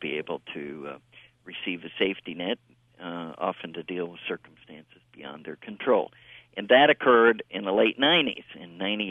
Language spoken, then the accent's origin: English; Bell Union, Indiana, United States; Bell Union, Indiana. The closest... It's Putnam County, the west central part of the state.